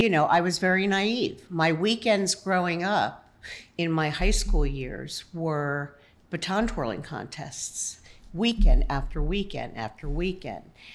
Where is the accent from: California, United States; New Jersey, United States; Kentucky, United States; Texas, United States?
New Jersey, United States; Woodbridge; So I grew up in Central Jersey, in Woodbridge, New Jersey.